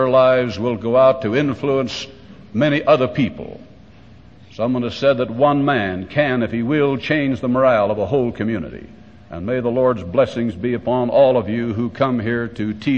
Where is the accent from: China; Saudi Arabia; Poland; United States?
United States; Salt Lake City, Utah; from Salt Lake City